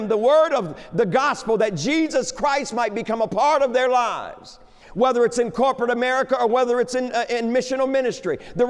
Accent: Detroit, Michigan, United States; Now, come on, I'm from Detroit.

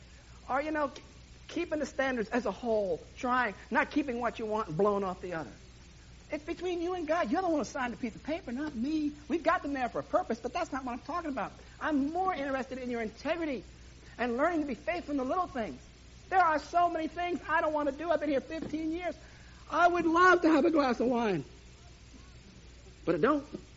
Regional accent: New York, United States; I don't need you. I'm from New York. I'll figure out a way.

